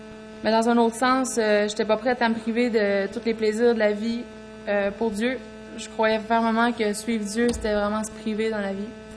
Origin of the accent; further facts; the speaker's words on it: Quebec, Canada; now in Quebec City, Canada; C'est pas tout le monde qui me connaît ici, mais je vais me présenter avant. J'ai 25 ans, puis je viens de la Gaspésie. Ça fait environ 7 ans que je suis à Québec.